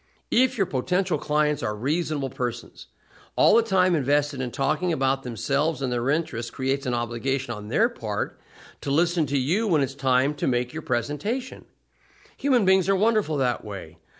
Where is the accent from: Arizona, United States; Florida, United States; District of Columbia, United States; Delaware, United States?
Arizona, United States; a good question for salespeople in my home state of Arizona or other states where large numbers of people are moving in is, where are you from?